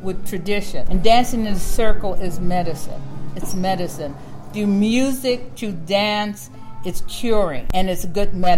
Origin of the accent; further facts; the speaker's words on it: Oakland, California, United States; Oakland at that time, I grew up in the Fruitvale Diamond District. It was predominantly Italian, Portuguese, Caucasian, very few blacks, very few Hispanics.